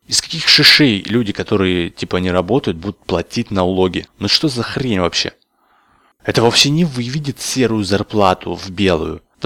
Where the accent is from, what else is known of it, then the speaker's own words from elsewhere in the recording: Siberia, Russia; Я, кстати, из Сибири.